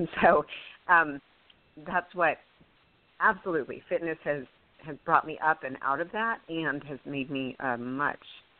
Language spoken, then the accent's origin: English; Texas, United States; There you go, so you can tell I'm from Texas because I said